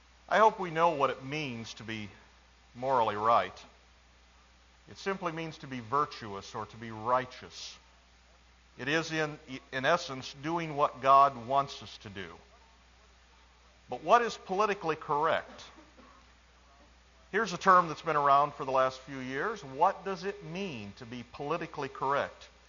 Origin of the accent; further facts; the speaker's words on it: South Bend, Indiana, United States; I was in my hometown of South Bend, Indiana, just a few weeks ago